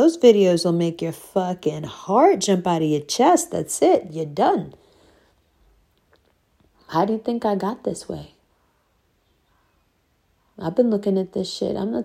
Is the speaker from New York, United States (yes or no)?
yes; New York, United States; I grew up in New York. I grew up around this shit.